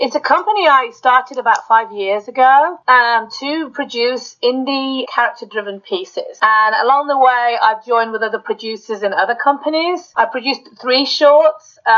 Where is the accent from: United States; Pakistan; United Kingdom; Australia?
United Kingdom; Birmingham, West Midlands; accent: Birmingham; also born or lived in Scotland; I'm actually from Birmingham, which is right in the centre. That's where I grew up. I originally came from Scotland. I was born in Scotland, but I left when I was very young.